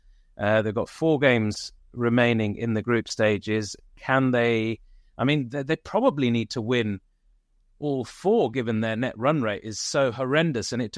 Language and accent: English; Leicester, East Midlands, United Kingdom; I'm from Leicester in central England.